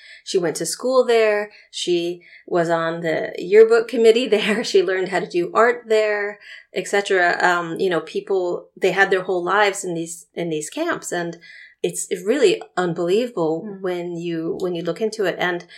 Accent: United States; because I'm American, sometimes I try to look at American history

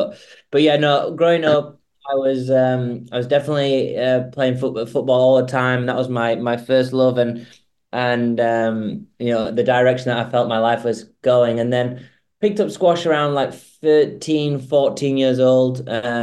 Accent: Huddersfield, Yorkshire and the Humber, United Kingdom; now in UAE; It's not like the north of England where I grew up in Huddersfield, where there's a lot of grey clouds and dull atmosphere.

